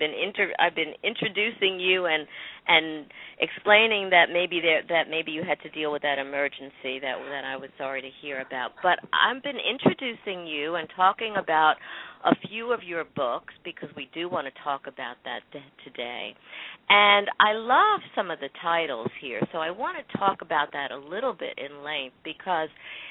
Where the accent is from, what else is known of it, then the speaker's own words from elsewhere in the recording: Brooklyn, New York, United States; I'm originally from Brooklyn, and it certainly is a very dramatic change in and of itself, just in terms of lifestyle.